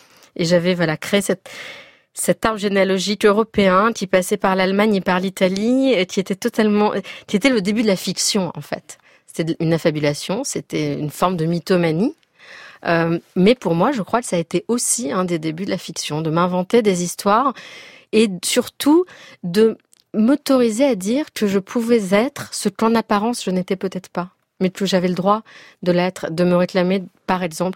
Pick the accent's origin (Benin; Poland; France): France; born there; also born or lived in Israel; la France, où je suis née et avec ma langue maternelle.